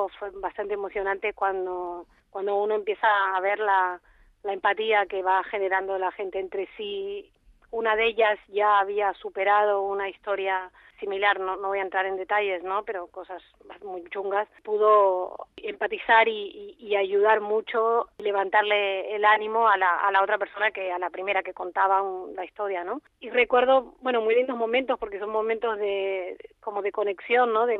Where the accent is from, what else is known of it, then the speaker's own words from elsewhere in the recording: Argentina; porque yo también soy migrante, soy de Argentina, y los procesos migratorios hay momentos que son muy difíciles